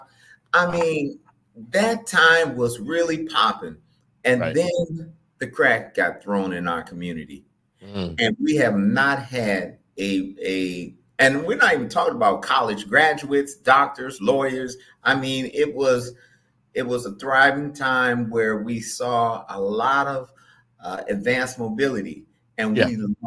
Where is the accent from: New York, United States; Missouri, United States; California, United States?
California, United States; Oakland; growing up in Oakland, you grow up in Oakland, you grow up anywhere.